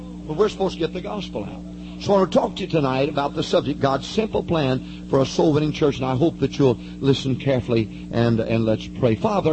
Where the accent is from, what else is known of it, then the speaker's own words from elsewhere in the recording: Arkansas, United States; I'm from Arkansas, so I have to have something simple.